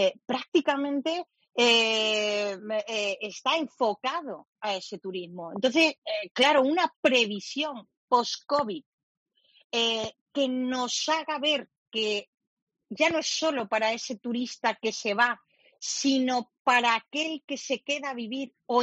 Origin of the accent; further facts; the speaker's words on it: Málaga, Andalusia, Spain; a mí me gustaría como malagueña que también se planteara otra línea de debate